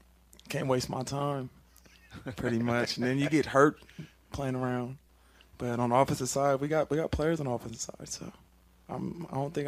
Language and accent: English; California, United States; Yeah, you know, so, you know, I'm from California. Most people think it's weird that I like the snow, but pretty much California boy that likes the snow, so.